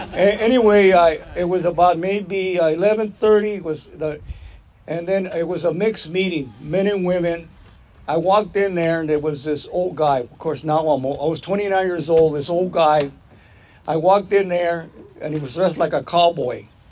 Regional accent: Chino, California, United States; English is a second language; So they got us out of there, so I grew up in Chino in 1948, something like that. I grew up in Chino. And at that time, Chino was segregated.

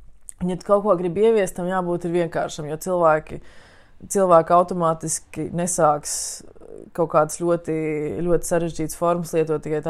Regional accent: Jūrmala, Latvia; Vienmēr, esmu pat no Jūrmalas, un man vienmēr patīk būt pie

